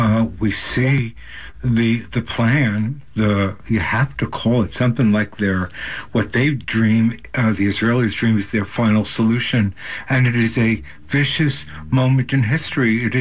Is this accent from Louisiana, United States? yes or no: no; New York City, New York, United States; I believe you're in New York City now, my hometown. I miss it today.